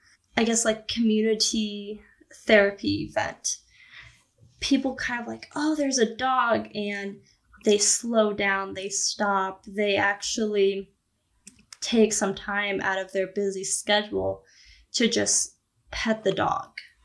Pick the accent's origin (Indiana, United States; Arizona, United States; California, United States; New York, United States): Indiana, United States; now in Texas, United States; So with my own personal journey, I'm originally from Indiana.